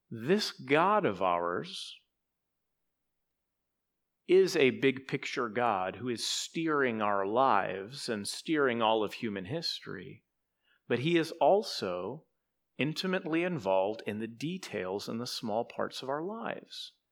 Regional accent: Texas, United States; But, you know, I'm from Texas, and we think the same things about guns you guys in South Carolina think about guns, right?

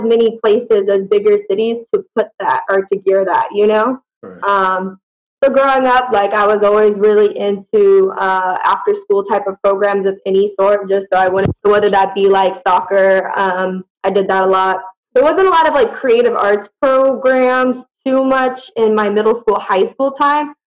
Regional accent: Moreno Valley, California, United States; And so I grew up in Mo Val, stayed there till I was about, basically when I went to college.

